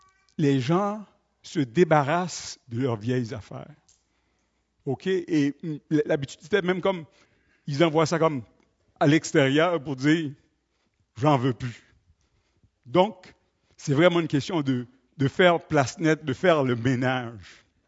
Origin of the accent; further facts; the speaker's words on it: Haiti; moved away; Plus de 40 ans que je suis parti d'Haïti.